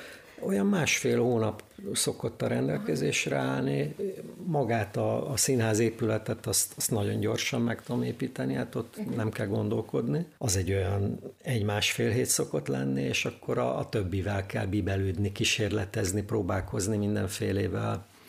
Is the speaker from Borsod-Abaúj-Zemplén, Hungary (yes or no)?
no; Dombóvár, Tolna, Hungary; most például a Dombovárra hívnak, a szülővárosomba